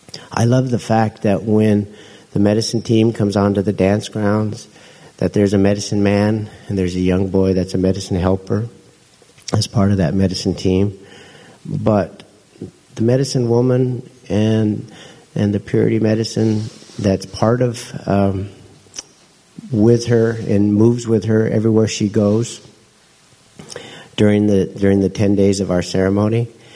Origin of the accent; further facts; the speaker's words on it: Mount Shasta, California, United States; born there; I was born in Mount Shasta.